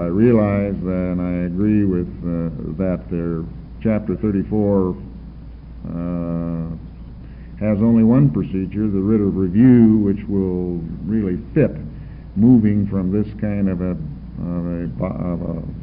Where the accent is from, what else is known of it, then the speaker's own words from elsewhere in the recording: Roseburg, Oregon, United States; I am a lawyer from Roseburg, Oregon. I've been there 25 years.